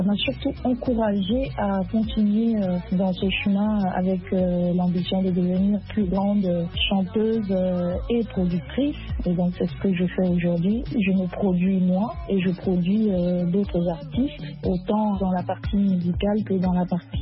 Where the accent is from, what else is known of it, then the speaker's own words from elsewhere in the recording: Anglophone Cameroon, Cameroon; Je suis originaire du Cameroun anglophone et j'ai grandi dans une famille de mélomanes.